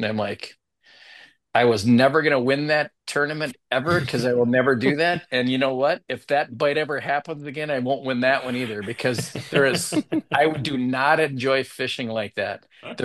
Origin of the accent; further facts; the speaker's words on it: Lino Lakes, Minnesota, United States; So I grew up in Lino Lakes, which is Forest Lake north